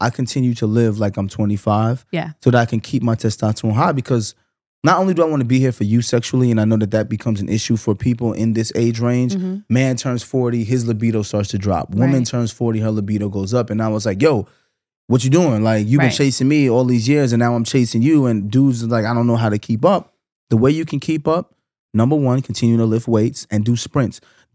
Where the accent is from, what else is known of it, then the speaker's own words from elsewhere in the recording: New York, United States; I'm a Southern boy. I cut pork. I'm from New York.